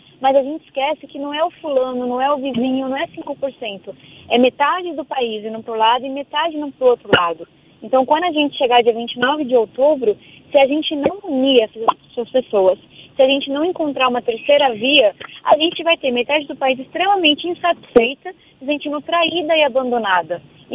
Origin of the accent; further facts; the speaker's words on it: São Paulo, Brazil; eu venho da periferia de São Paulo